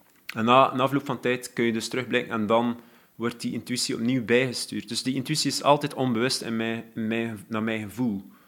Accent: Belgium; ik ben een Belg

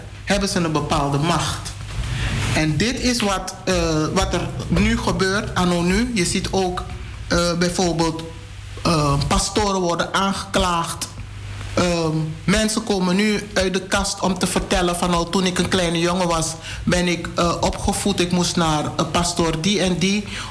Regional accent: Suriname; Ik focus me even op Suriname, want ik ben Surinamer.

